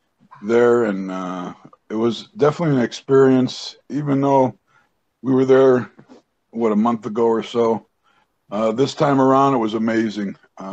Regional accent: Buffalo, New York, United States; I'm from Buffalo.

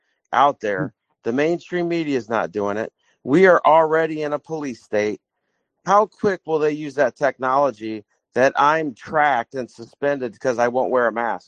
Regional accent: Florida, United States; My license is in Florida now. So, yeah, so that's my home state.

